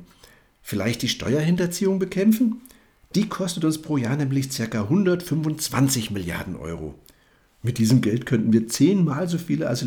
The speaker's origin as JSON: {"language": "German", "country": "Germany", "said": "als wir Deutsche das sein können"}